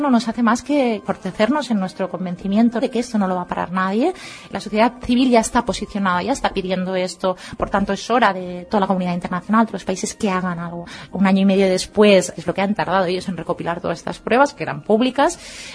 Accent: Spain; Nosotros somos un número de encausadas, provenimos del País Valencia y de Cataluña, de territorios, países catalanes

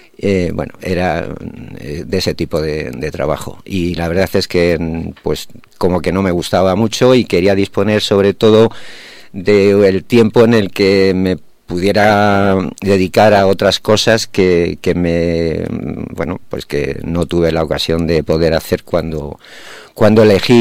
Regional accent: Toledo, Castilla-La Mancha, Spain; en Toledo, que soy de allí. Soy natural de Toledo.

